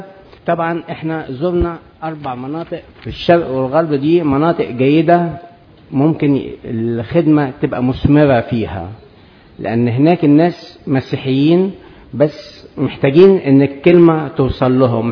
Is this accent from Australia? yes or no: no; Egypt; ودي منطقة زي الدائري عندنا في مصر